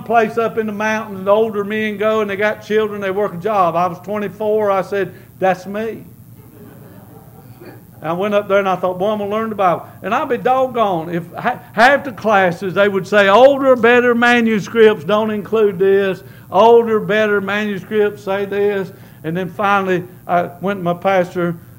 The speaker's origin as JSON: {"language": "English", "town": "Lancaster", "country": "United States", "tie": "born or raised there", "said": "I grew up in Lancaster, man. South side of Lancaster, where they kill each other."}